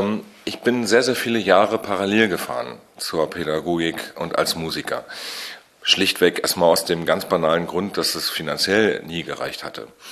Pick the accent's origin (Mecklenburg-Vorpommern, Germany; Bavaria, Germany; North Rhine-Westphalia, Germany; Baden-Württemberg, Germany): Mecklenburg-Vorpommern, Germany; now in Berlin, Germany; Also eigentlich stamme ich von der Insel Usedom, da bin ich aufgewachsen, 1980 geboren und jeder von der Insel Usedom ist in Wolgast geboren. Dann bin ich nach Schulzeit und allem erstmal nach Stralsund gegangen